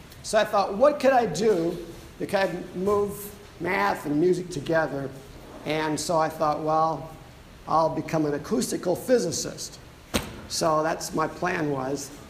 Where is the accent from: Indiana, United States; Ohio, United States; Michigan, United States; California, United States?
Ohio, United States; Pemberville; born there; I was born in Pemberville, Ohio, and went to college, my first year of college, at a very famous university. It's called BGSU.